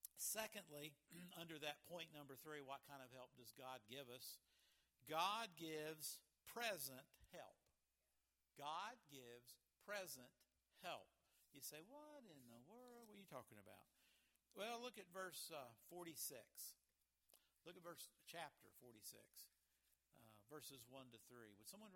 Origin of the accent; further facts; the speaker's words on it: West Virginia, United States; We're even from different. I'm from Fayette County. Anybody here from Fayette County? Anybody from Southern West Virginia?